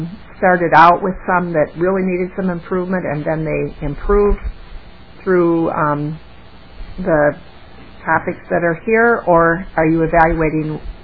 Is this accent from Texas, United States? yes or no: no; Rochester, New York, United States; I'm from Rochester, and so I toured actually my old high school this past fall